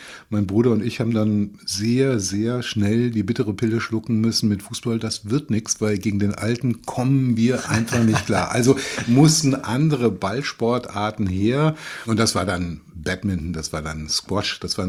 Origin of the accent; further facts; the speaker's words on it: Koblenz, Rhineland-Palatinate, Germany; war, glaube ich, in meiner Heimatstadt Koblenz mal ein Jahr lang der schnellste 50 Meter Kraulschwimmer bei den 10-Jährigen